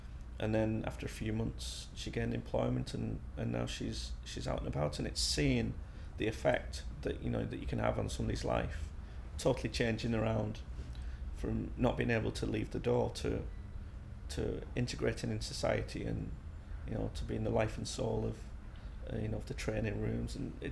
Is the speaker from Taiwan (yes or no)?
no; St Helens, North West England, United Kingdom; also born or lived in Wales; now in Sheffield, United Kingdom; we moved up to St Helens, in Lancashire, and I spent most of my life there. And after university, I moved over to Sheffield